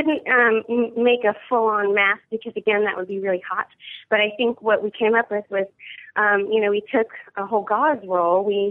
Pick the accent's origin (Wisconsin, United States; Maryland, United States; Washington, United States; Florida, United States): Florida, United States; I grew up in Florida, so I went to MegaCon and FX, sure.